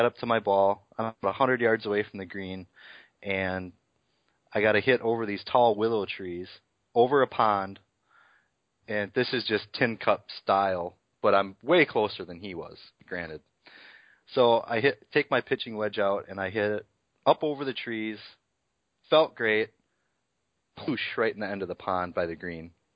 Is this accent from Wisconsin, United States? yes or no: yes; Wisconsin, United States; Dude, I'm from Wisconsin. I'm built for cold weather.